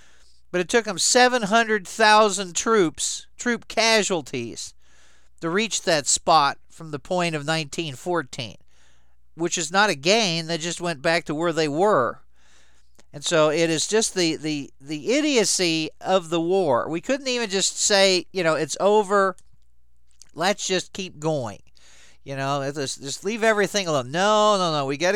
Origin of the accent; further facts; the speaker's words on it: Baltimore, Maryland, United States; not very far from where I grew up in Baltimore.